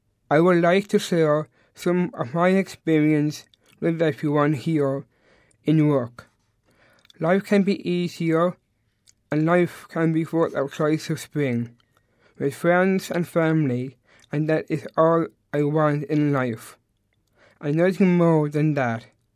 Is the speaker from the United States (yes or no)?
no; Leinster, Ireland; Just to introduce myself to one and all. I am from Ireland. I live in Kildare all my life.